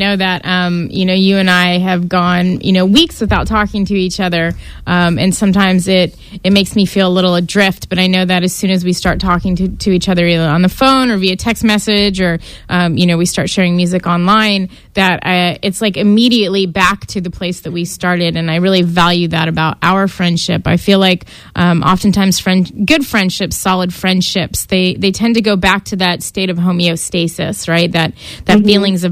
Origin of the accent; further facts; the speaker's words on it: California, United States; also born or lived in Tulsa; I grew up here in California for most of my life, and then I was transplanted to Tulsa, Oklahoma. So I went from this like really liberal environment to this really conservative environment